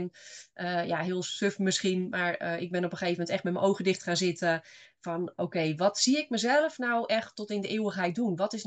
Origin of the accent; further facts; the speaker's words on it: Assendelft, North Holland, Netherlands; Ik kom uit het Zaanse Assendelft.